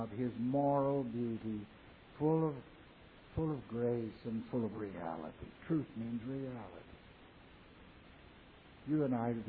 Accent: Canada; some of us are Americans, some of us are others. I'm a Canadian.

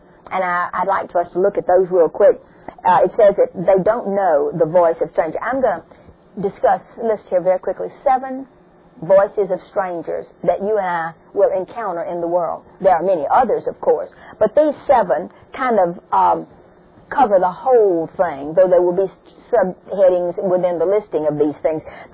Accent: Missouri, United States; I mean, I'm from Missouri, show me.

